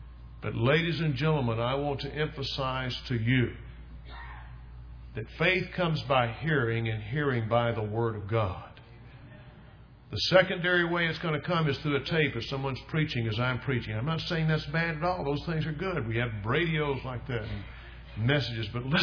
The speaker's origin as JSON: {"language": "English", "town": "Jackson", "region": "the South", "country": "United States", "tie": "born or raised there", "said": "When I was growing up in the South, we lived in Jackson, always had running water."}